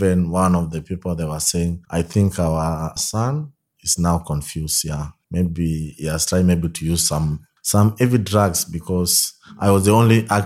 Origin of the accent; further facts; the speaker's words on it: Soi, Uasin Gishu County, Kenya; also born or lived in Kibera, Nairobi; age 25, and I'm from Kenya in a place called Soi near Eldoret Town.